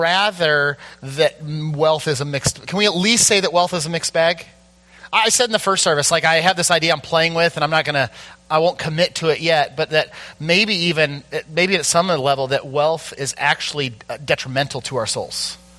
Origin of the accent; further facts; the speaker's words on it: United States; Because I think that as an American, I've bought so long into this idea that if I have wealth, it'll be good.